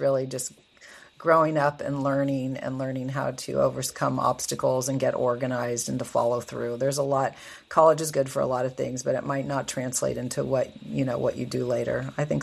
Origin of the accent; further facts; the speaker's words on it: Piedmont, California, United States; grew up in Piedmont, California. It's a teeny town near Oakland and Berkeley.